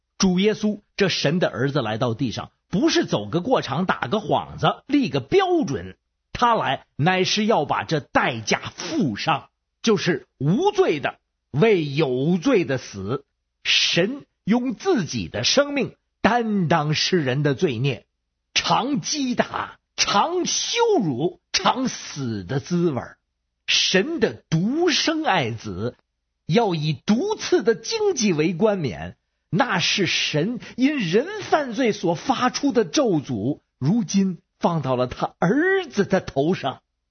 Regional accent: Beijing, China

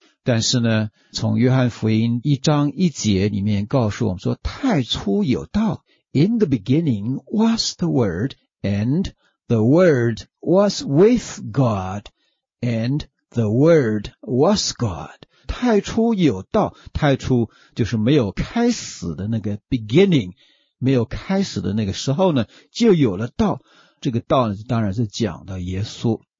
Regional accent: China; 希腊人对于爱的分别比我们中国人精确得多。

